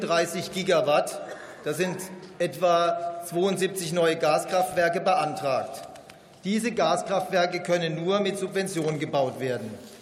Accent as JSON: {"language": "German", "region": "Baden-Württemberg", "country": "Germany", "tie": "born or raised there", "said": "Meine Heimat Baden-Württemberg zeigt die Widersprüchlichkeit Ihrer Politik."}